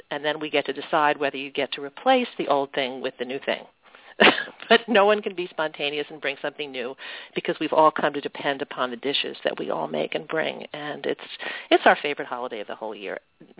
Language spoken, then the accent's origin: English; Havertown, Pennsylvania, United States; I grew up in a suburb of Philadelphia, a western suburb called Havertown, in your classic 50s subu